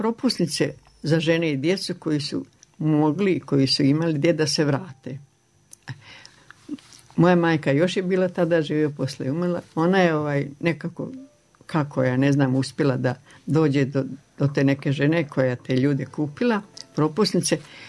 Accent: Šumadija, Serbia; je samo bilo u tom mjestu gdje sam ja rođena. Oni su porijeklom Ličani, došli iz Like davno, kad je progon bio od Turaka. A druge porodice, dve su isto Batajića bile, baš u samoj gradni kod Topole.

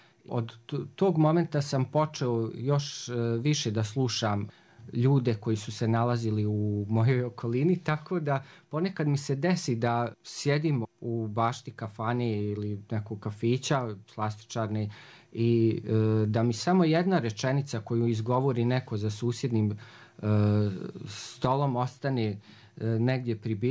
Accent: Banja Luka, Republika Srpska, Bosnia & Herzegovina; rođen sam u Banja Luci i odrastao sam, danas se zove Lazarevo, nekad je zvao se Budžak. Rođen sam i odrastao u radničkoj porodici

